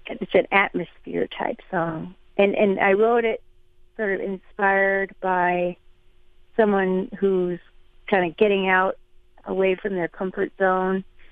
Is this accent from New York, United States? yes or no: no; Illinois, United States; I was raised down here in Southern Illinois, in the stomping grounds of Southern Illinois University